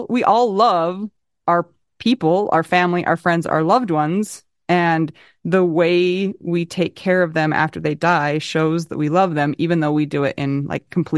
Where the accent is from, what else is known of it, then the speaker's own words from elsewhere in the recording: Utah, United States; because I'm from Utah and that's all we think about is the pioneers.